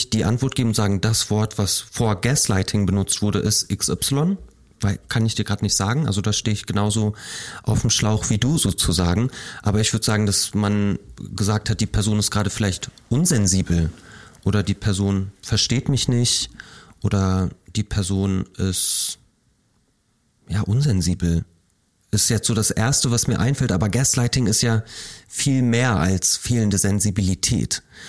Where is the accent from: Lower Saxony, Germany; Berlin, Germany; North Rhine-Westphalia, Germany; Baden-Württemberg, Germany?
Lower Saxony, Germany; Ich bin auch in Niedersachsen